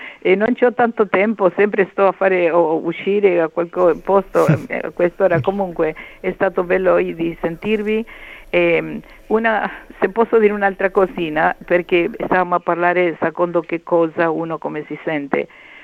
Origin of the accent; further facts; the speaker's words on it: Argentina; moved away as an adult; also born or lived in Italy / Australia; io sono nata in Italia … comunque più italiano di quello, non lo so. E alle 4 anni i miei genitori mi hanno portato in Argentina.